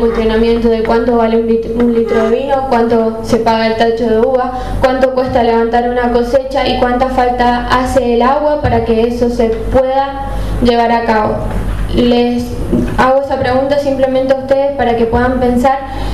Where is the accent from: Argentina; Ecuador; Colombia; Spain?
Argentina; Lavalle, Mendoza; nos representa como lavallinos, como mendocinos